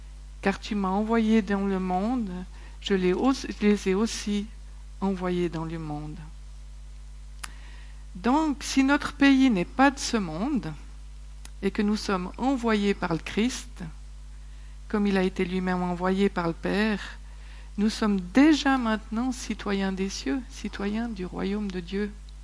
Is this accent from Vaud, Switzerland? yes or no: yes; Saint-Légier, Vaud, Switzerland; Je suis née dans le sud de la France, au pied des Cévennes. J'y ai laissé mon accent parce que quand on est arrivé à Saint-Légier, on se moquait de nous. Alors, sur le chemin de l'école, on s'exerçait à parler vaudois. Après, j'ai grandi là, dans les Hauts.